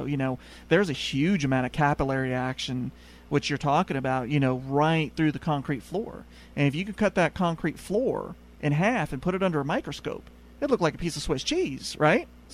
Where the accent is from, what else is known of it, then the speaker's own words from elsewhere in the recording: Colorado, United States; At least I grew up in Colorado. We didn't even have crawl spaces. We always had basements.